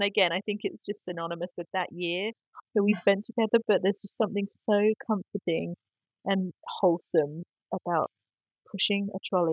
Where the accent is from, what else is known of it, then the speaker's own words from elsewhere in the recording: United Kingdom; a lot of people think I'm Australian, funnily enough. I had it the other day. But I have to say, I do consider my Britishness as a big part of my identity.